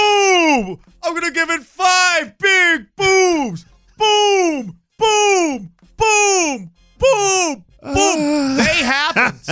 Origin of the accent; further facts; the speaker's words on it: Ireland; I'm Irish. I got a bunch.